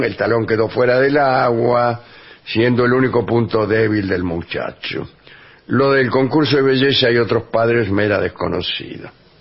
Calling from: Uruguay; de la República Oriental.

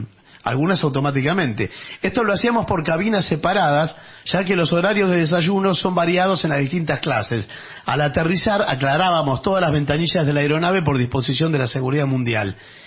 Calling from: Villa Adelina, Buenos Aires Province, Argentina; de Villa Adelina.

